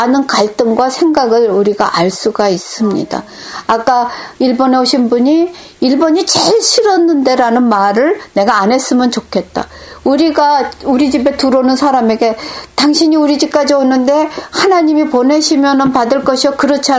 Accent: South Korea; 내가 한국 사람이니까

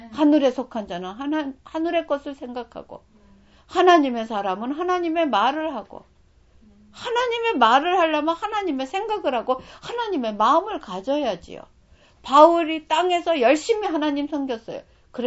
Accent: South Korea; 그리고 저는 또 한국 사람이지요.

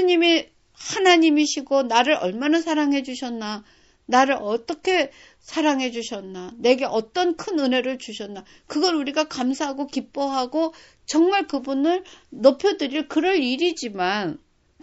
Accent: South Korea; 저도 한국 사람이니까 독도가 우리나라 하고서 자란 사람이고

